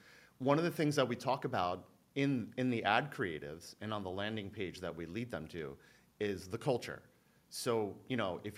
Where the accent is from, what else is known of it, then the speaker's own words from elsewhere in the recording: Philippines; I'm Filipino, right? So I'm very particular if I'm going to order some Filipino stuff